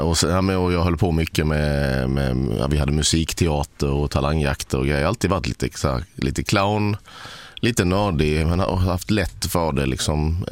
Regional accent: Sölvesborg, Blekinge, Sweden; på stadsbiblioteket hemma i Sölvesborg

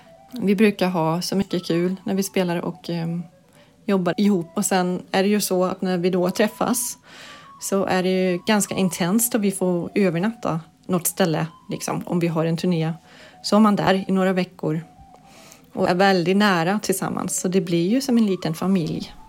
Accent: Denmark; Swedish is a second language; Jag spelar i … tillsammans med Katarina. Jag kommer från Danmark och bor i Köpenhamn.

